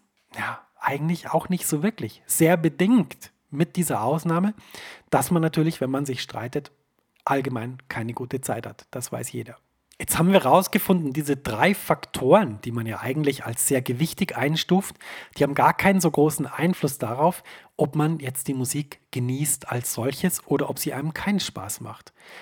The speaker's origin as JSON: {"language": "German", "region": "Bavaria", "country": "Germany", "said": "Ich fand das immer wahnsinnig toll, denn ich komme ja aus Bayern."}